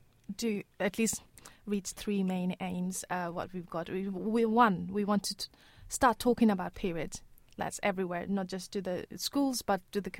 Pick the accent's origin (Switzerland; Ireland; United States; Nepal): Nepal; I grew up in Nepal using reusable pads all my earlyhood.